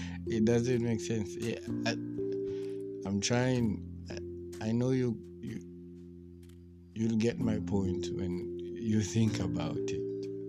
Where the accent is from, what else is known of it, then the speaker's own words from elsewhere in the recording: Kenya; And mostly Kenyans, I'm a Kenyan.